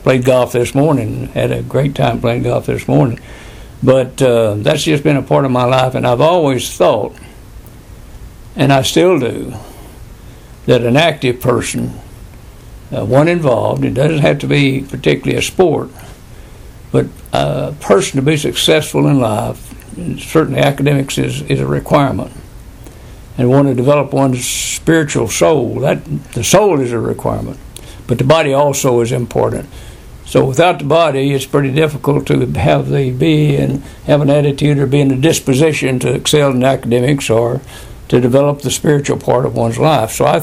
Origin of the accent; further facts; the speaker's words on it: Puryear, Tennessee, United States; also born or lived in Benton; when I was born in Puryear, Tennessee in 1929 and lived there